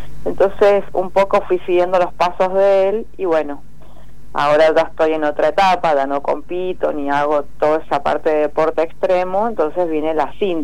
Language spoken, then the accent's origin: Spanish; Mendoza, Argentina; now in Buenos Aires, Argentina; yo soy del interior de Mendoza, vine a vivir a Buenos Aires y me enfermé de insomnio.